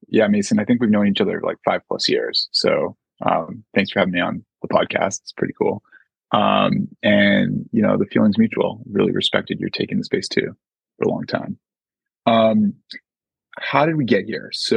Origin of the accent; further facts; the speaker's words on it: Canada; I'm from Canada, not far away, not that different a country in many ways.